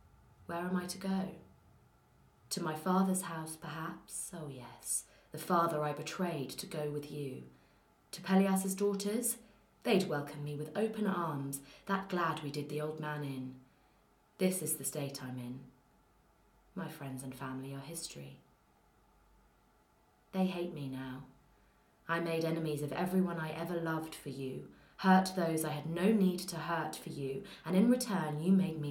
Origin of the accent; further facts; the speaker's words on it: Wandsworth, London, United Kingdom; accent: South London; also born or lived in Croydon; So I was born in South London, in Croydon, but moved further into London to Wandsworth when I was about 2 months old. And I haven't moved. I've lived there my whole life.